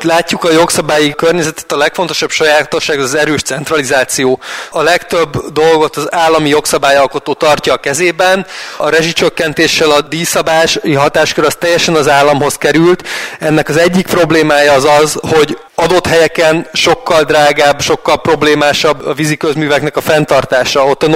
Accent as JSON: {"language": "Hungarian", "region": "Somogy", "country": "Hungary", "tie": "born or raised there", "said": "Én egy Somogy megyei faluban nőttem fel"}